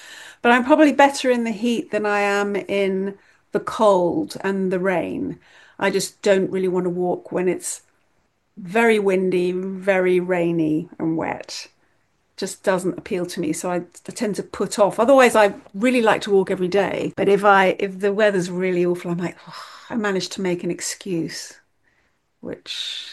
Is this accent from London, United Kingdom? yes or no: yes; London, United Kingdom; also born or lived in Greece / Venezuela; I was raised in London. I lived in London most of my life. I've lived abroad as well. I lived in Greece for a few years. I've lived in Venezuela.